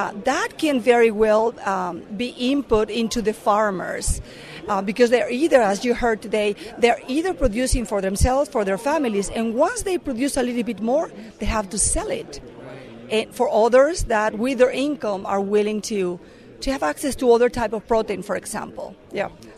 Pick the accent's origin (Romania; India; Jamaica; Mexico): Mexico; English is a second language; now in United States; And I'm originally from Mexico, that's why I have an accent. And I've been here in the U.S. for 15 years now.